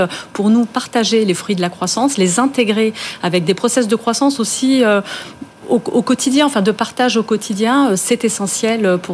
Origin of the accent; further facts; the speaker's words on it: Brittany, France; Moi, je suis bretonne pure souche.